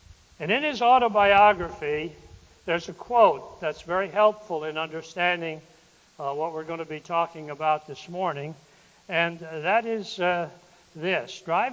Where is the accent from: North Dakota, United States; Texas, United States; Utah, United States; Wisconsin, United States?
Wisconsin, United States; I'm from Wisconsin originally, and of course, if you're from Wisconsin, you are what they call a cheesehead.